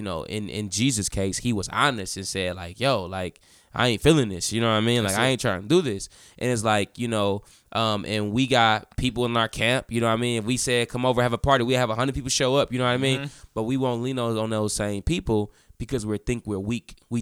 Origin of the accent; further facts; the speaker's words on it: Detroit, Michigan, United States; So people who are born and raised in Detroit, we all have this grit about us.